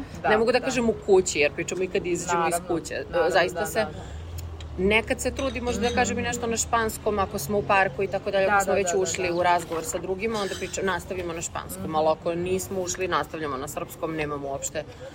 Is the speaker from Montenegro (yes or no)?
no; Serbia; ja sam jedina iz Srbije koja radi u toj firmi